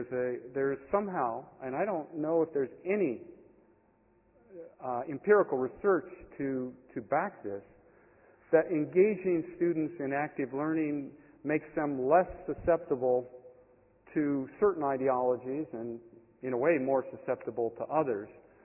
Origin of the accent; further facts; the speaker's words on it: United States; As an American, I guess I thank you